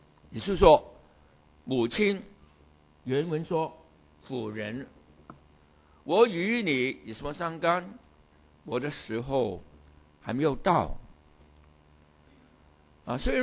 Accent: China; 我们中国人有这样说法，大登科是什么啊？

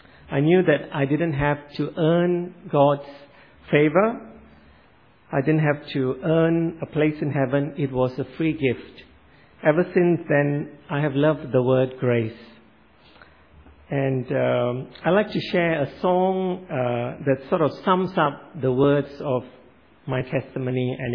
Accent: Petaling Jaya, Selangor, Malaysia; I grew up in Malaysia and attended an Anglican church in Petaling Jaya, which is about 30 minutes from Kuala Lumpur.

